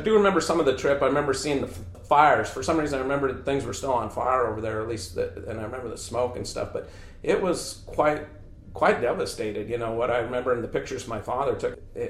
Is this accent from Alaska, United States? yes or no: yes; Cordova, Alaska, United States; I was born in Cordova in 1960, and the earthquake was in 64. Cordova was, I believe, the closest town to the epicenter of the earthquake that there was in Alaska, anyway.